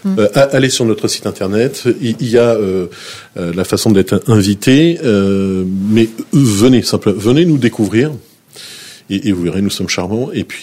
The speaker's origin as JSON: {"language": "French", "region": "Brittany", "country": "France", "said": "il y a un groupe aussi breton et je suis breton"}